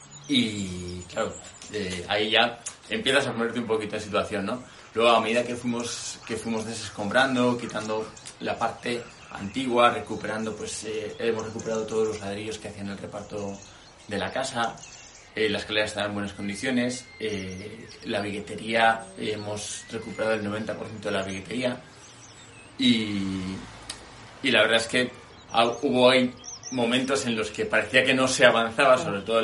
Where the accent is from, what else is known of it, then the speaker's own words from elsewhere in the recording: Santoña, Cantabria, Spain; nosotros no somos de aquí, somos de la zona oriental, somos de Santoña.